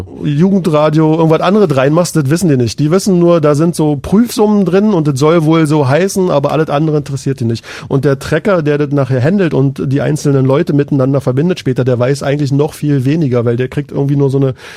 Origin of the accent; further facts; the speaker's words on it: Berlin, Germany; Bin Berliner.